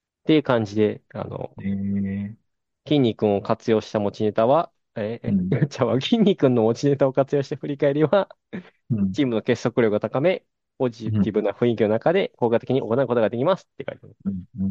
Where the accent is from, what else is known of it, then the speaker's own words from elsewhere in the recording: Kansai, Japan; 僕らは関西人なんで